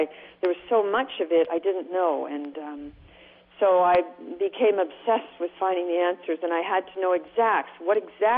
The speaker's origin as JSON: {"language": "English", "region": "British Columbia", "country": "Canada", "moved": "yes", "lives_now": "United States", "said": "Yeah, we're from Canada. We came here because we wanted to live by the ocean. And in British Columbia, there's really no ocean."}